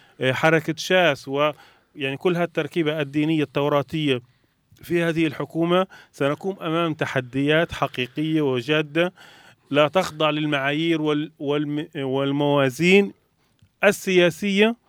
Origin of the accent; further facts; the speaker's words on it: Palestine; لكن نحن كفلسطينيين أمام مشروعين، مشروع مقاومة